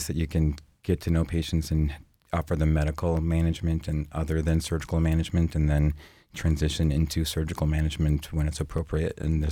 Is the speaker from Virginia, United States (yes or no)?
no; North Dakota, United States; And I'm from North Dakota, and there's a huge need for that.